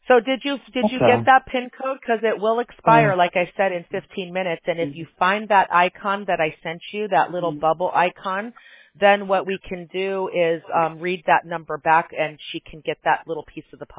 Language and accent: English; Chicago, Illinois, United States; now in California, United States; Originally, I'm from Chicago, but we're in California now.